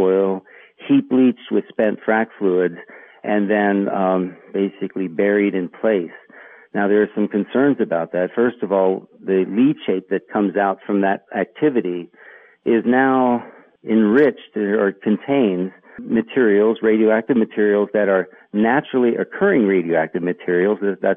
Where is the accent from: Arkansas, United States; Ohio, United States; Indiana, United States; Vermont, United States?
Ohio, United States; Steubenville; Yeah, you know, I grew up in the Ohio Valley. I mean, I was born in Steubenville, Ohio